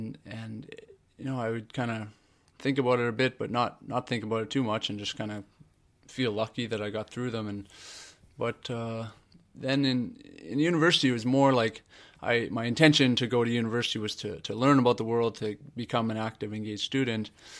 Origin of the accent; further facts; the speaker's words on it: Vancouver, British Columbia, Canada; I'm 29 years old. I'm from Vancouver, BC